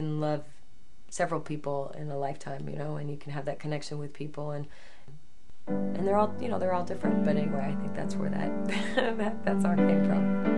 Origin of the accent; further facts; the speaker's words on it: Midwest, United States; I'm a Midwesterner sort of at heart.